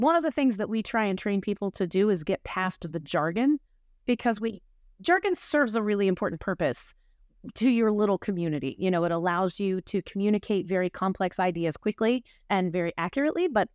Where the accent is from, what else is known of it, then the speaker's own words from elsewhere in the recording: East Coast, United States; And I grew up on the East Coast. I had never really felt an earthquake, some little tiny ones, but it was an experience.